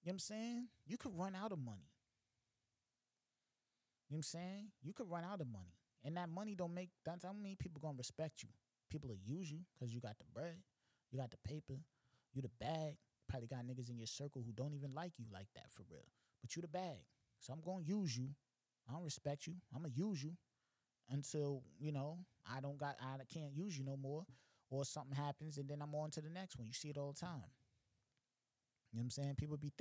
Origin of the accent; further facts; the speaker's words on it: New York, United States; I'm not necessarily just talking about, I'm from New York, so I'm not just talking about the boom bap